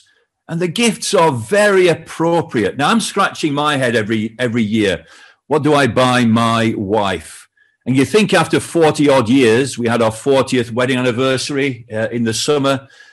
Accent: Barnoldswick, North West England, United Kingdom; moved away as an adult; also born or lived in Cardiff / London; But you might spot from my accent that I'm not from Wales and I'm not from London. I'm from the north of England.

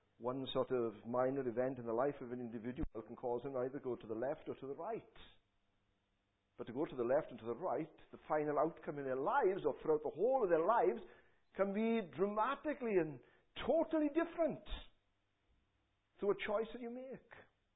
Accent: Clydach, Wales, United Kingdom; also born or lived in Merthyr Tydfil; I was never born in Clydach anyway. I was born in Merthyr and came to Clydach.

